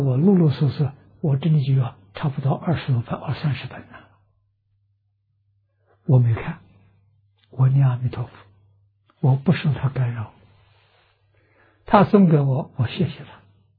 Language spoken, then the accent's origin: Chinese; China; 我们中国人称他做玉皇大帝啊